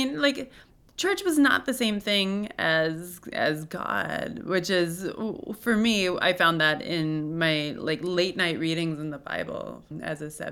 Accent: Cooperstown, New York, United States; I'm from Cooperstown, New York. James Fenimore Cooper is our first frontier great novelist in America.

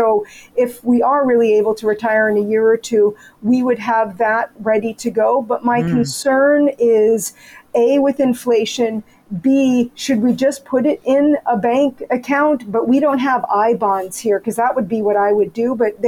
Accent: United States; now in Canada; She's a Canadian, I'm an American.

